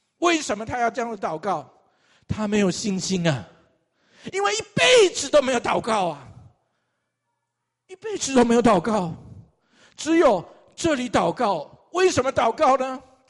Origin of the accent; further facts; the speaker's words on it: Taiwan; 我是从台湾来的